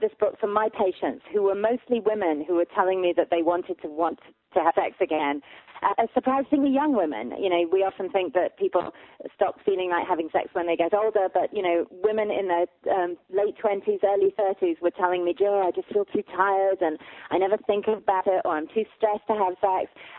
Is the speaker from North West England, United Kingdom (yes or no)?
no; Yorkshire and the Humber, United Kingdom; moved away as an adult; now in United States; I'm from Yorkshire in the north of England originally, but I've been here in the United States for about 20 years, so I think I count as one of you now.